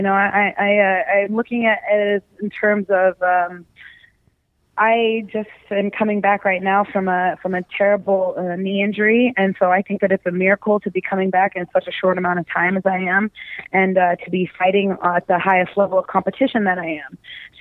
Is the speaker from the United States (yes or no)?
no; United Kingdom; accent: British; I haven't peeped a word since you guys made fun of my British accent, and I'm still getting treated like shit.